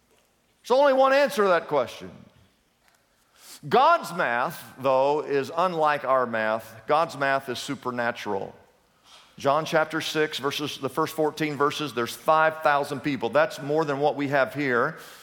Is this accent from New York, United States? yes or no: no; Kansas, United States; I was raised in Kansas. That's where I grew up, me and Toto.